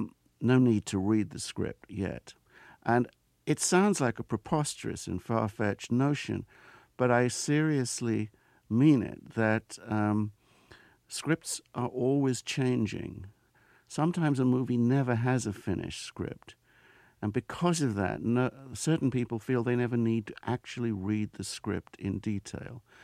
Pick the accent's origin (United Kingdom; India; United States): United Kingdom; England; I mean, I was born and raised in England, and for a large part of my life, America and Hollywood were literally places that existed on a screen.